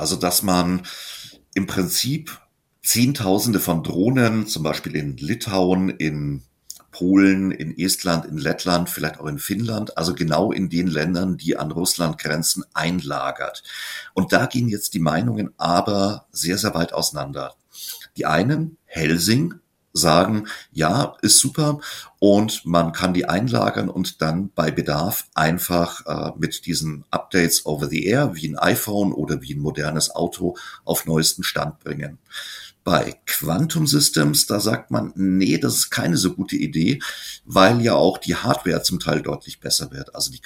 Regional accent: Eichstätt, Bavaria, Germany; jetzt in meiner Heimat, ah, da ist die Frauenbergkapelle, dann muss das da drunten im Tal Eichstätt sein

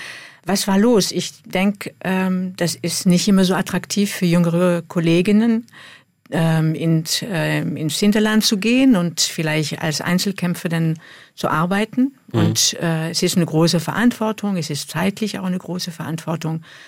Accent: Dijon, Bourgogne-Franche-Comté, France; German is a second language; moved away as an adult; now in Germany; Ja, ich bin in Dijon aufgewachsen und habe dann da auch mein Studium angefangen.

